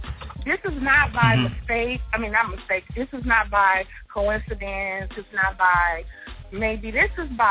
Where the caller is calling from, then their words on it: St. Louis, Missouri, United States; I'm calling from St. Louis.